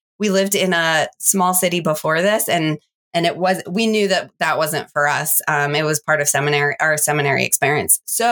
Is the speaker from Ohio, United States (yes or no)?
no; New Hampshire, United States; also born or lived in Virginia; Mostly in New Hampshire, with the exception of 3 years in Virginia.